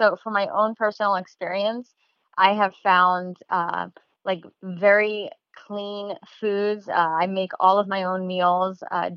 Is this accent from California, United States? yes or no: no; Fort Lauderdale, Florida, United States; also born or lived in Long Island; You know, I grew up in Fort Lauderdale. We moved from Long Island to Fort Lauderdale.